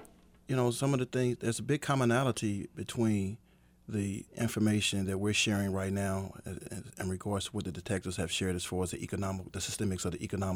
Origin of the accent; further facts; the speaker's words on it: Kansas City, Missouri, United States; So when you go places, you say, I'm from Kansas City.